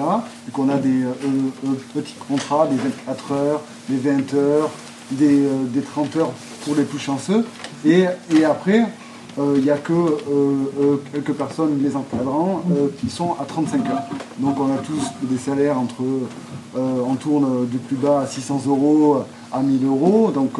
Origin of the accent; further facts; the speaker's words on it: Limoges, Nouvelle-Aquitaine, France; moved away as an adult; C'était la première fois que je venais de Limoges. J'avais atterri ici, je cherchais du travail